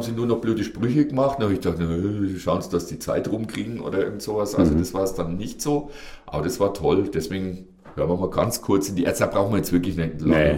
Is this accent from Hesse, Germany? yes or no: no; Bavaria, Germany; ich komme aus dem Norden Bayerns.